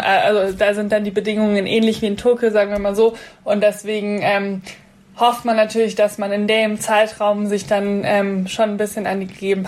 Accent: Munich, Bavaria, Germany; also ich komme ja auch gebürtig aus München

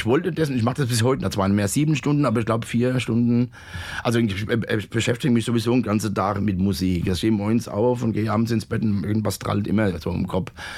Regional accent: Roggenberg, Germany; Da gab es früher in Roggenberg, wo ich herkomme, mein Geburtsort, gab es einen Posaunenchor.

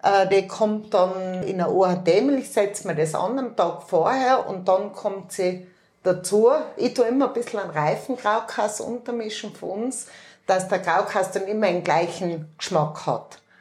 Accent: Austria; Und wie man hört, bin ich eine Österreicherin

